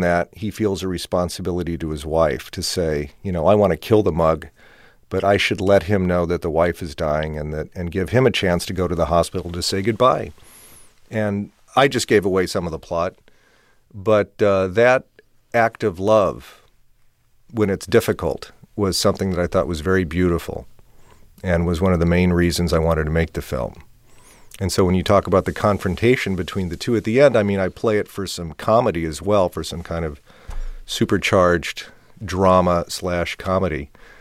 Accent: Omaha, Nebraska, United States; the first three features I did were set in Omaha, and I was trying my hometown, and I was trying to grasp something about Omaha, something elusive about one's own sense of place.

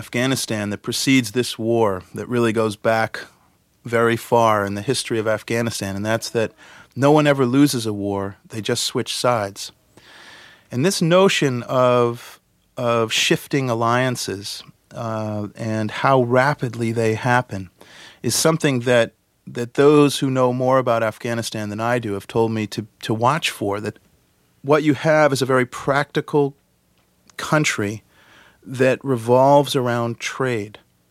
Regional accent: United States; And as an American journalist there, I really felt like things were out of control

